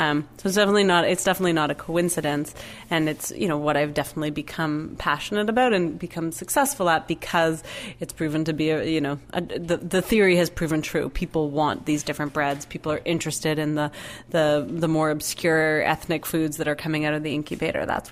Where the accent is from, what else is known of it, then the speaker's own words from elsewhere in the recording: Toronto, Ontario, Canada; I'm from Toronto, and it's a really polyglot city.